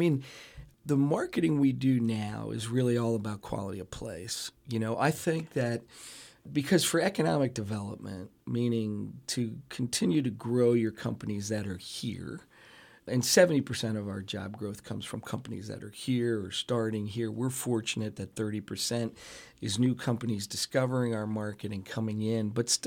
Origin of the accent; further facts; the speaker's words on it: Bethlehem, Pennsylvania, United States; I grew up in Bethlehem. My dad worked in the steel mills here, as my grandparents did. So I'm unabashedly pro Lehigh Valley.